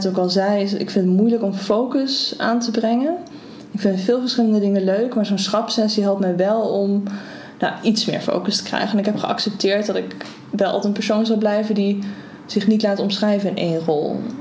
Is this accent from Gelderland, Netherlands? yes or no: yes; Nijmegen, Gelderland, Netherlands; ik kom uit Nijmegen